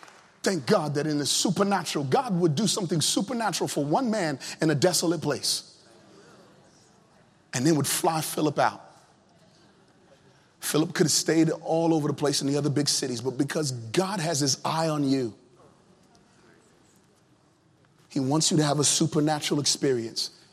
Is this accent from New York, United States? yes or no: no; Virginia, United States; Down south, I'm from Virginia. Down south, we say, we done gone and blown it.